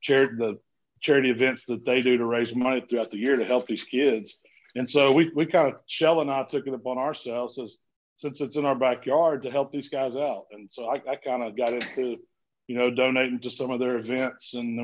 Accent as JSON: {"language": "English", "town": "South Haven", "region": "Mississippi", "country": "United States", "tie": "born or raised there", "said": "just growing up in South Haven, we had a small town festival that was kind of a preliminary for Memphis in May."}